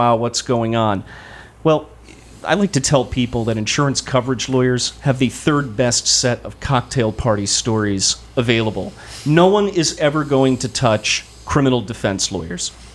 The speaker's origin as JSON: {"language": "English", "town": "Dracut", "region": "Massachusetts", "country": "United States", "tie": "born or raised there", "said": "No, I'm a New England native. I grew up in Dracut, Massachusetts."}